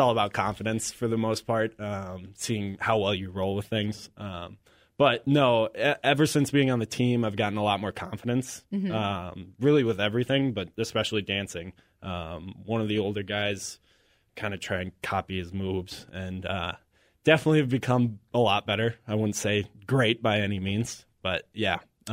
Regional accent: Minnesota, United States; I'm from Minnesota. Okay. The only one. Everyone else is from Wisconsin.

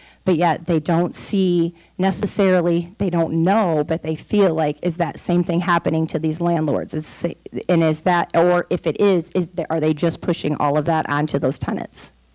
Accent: Adrian, Michigan, United States; I am born and raised in Adrian. I did move away after college to pursue some teaching jobs in various locations

